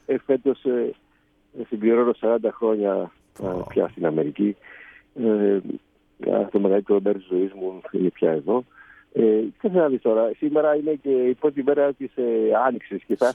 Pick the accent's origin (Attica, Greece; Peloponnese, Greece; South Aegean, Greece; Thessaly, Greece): Thessaly, Greece; Volos; εγώ γεννήθηκα και μεγάλωσα στο Βόλο, τα γυμνάσια, τα Λύκεια και μετά στην Αθήνα. Δύο χρόνια στην αεροπορία.